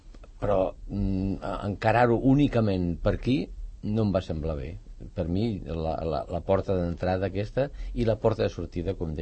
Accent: Ponts, Catalonia, Spain; Jo vaig estar aquest cap de setmana al meu poble d'origen, que és a Pons, a la Noguera

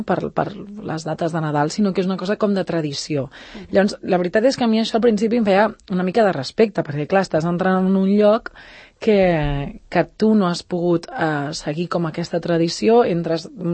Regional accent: Terrassa, Catalonia, Spain; Soc terrassenca.

